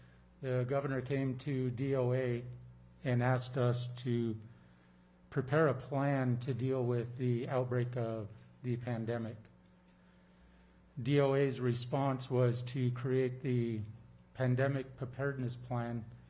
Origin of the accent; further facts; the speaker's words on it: Klawock, Alaska, United States; And I come to you today from my village of Kloak, down on Prince of Wales Island.